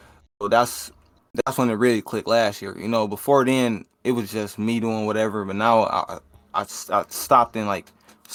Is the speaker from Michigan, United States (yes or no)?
yes; Detroit, Michigan, United States; I am from Detroit, Michigan.